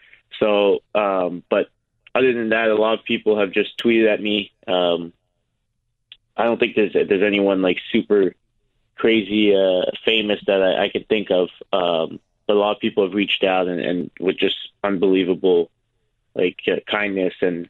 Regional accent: Florida, United States; I'm from Florida, hockey's not really big here, black guys don't play hockey

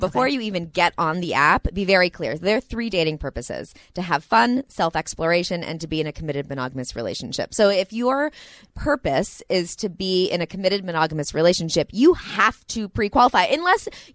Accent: Santa Monica, California, United States; And I'm from Santa Monica also. I recognize everything.

